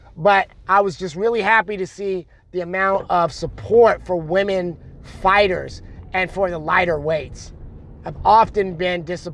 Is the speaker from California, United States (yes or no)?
yes; Oakland, California, United States; also born or lived in Berkeley; I grew up in the 80s. I'm from North Oakland, South Berkeley.